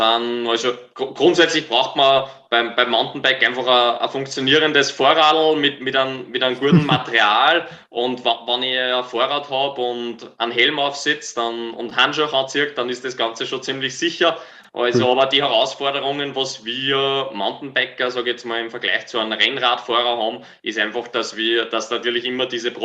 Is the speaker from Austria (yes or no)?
yes; Austria; Und bei uns in Österreich zum Beispiel gibt es kein einziges richtiges professionelles Team